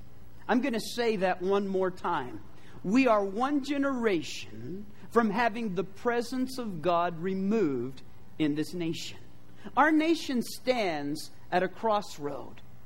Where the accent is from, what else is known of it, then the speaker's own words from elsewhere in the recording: New Mexico, United States; Now, I came from New Mexico, and it is something to graduate from Santa Fe High in New Mexico.